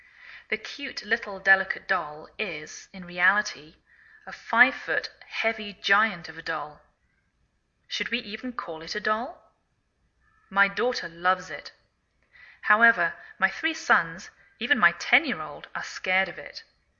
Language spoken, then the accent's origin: English; England, United Kingdom; now in United States